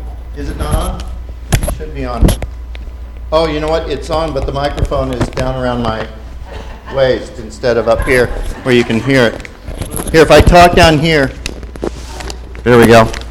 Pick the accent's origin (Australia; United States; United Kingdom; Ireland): Ireland; it's got an Irish tune, and I'm Irish.